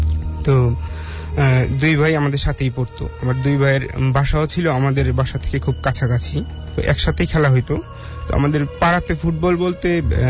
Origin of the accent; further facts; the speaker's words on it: Tengatila, Sylhet Division, Bangladesh; now in Dhaka, Bangladesh; এসেছি আমতলী মহাখালী থেকে। আমার দেশের বাড়ি হচ্ছে সুনামগঞ্জ জেলার টেঙ্গাটিলা গ্রামে। তো আমার জন্ম, স্কুল জীবন ওইখানেই কাটে।